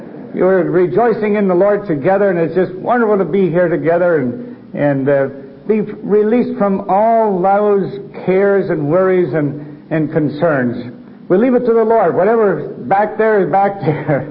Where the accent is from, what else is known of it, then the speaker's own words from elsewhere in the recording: Merchantville, New Jersey, United States; She and her father and mother, and we grew up in Merchantville, New Jersey.